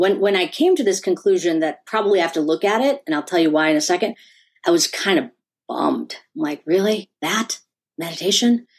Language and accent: English; India; Because I'm an Indian woman. And I'll tell you, you know, as an Indian person and culturally speaking, meditation is just something I grew up with.